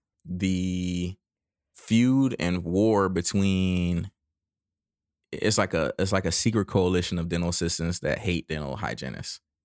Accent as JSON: {"language": "English", "region": "California", "country": "United States", "said": "I'm originally from California and I see the hygienists in California are freaking, first of all, killing it when it comes to, you know, what they're making."}